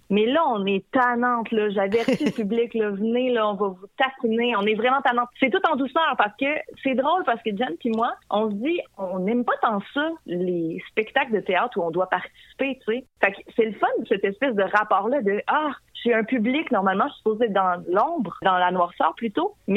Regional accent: La Pocatière, Quebec, Canada; Dans mon coin, ça, moi, j'ai grandi à la Pocatière.

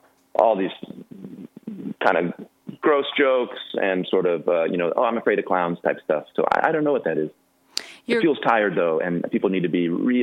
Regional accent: Weaverville, California, United States; Very, very North California, which people think, oh, San Francisco, but even 5.5 hours north of there, a little town called Weaverville. And I'm actually 6 generations from that logging town

